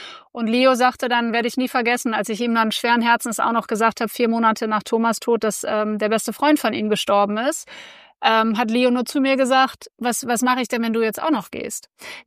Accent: Philippines; ich bin auf den Philippinen aufgewachsen.

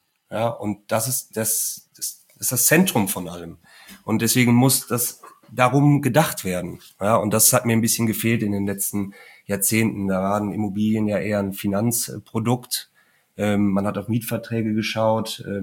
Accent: Cologne, North Rhine-Westphalia, Germany; das kann ich ja wirklich als Kölner dann auch sagen

